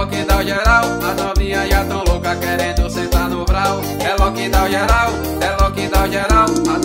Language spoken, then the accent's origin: Portuguese; Patos, Paraíba, Brazil; para minha cidade natal, Patos, Paraíba.